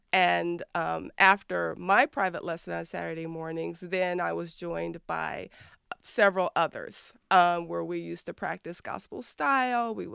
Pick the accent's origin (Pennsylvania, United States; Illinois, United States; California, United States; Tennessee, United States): Illinois, United States; East St. Louis; Well, you know, East St. Louis is actually known as a good place to be from, if you know what I mean. When I was growing up there, it was sort of considered the crime capital of the country.